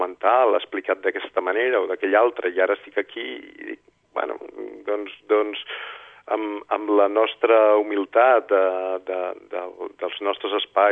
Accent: L'Espluga de Francolí, Catalonia, Spain; la gent que som de l'Espluga o que vivim en un espai rural

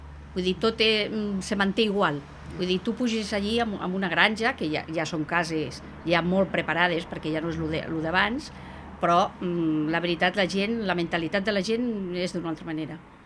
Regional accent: Buelles, Asturias, Spain; Jo sóc de Buelles, Astúries, sí, sí, sí, sí.

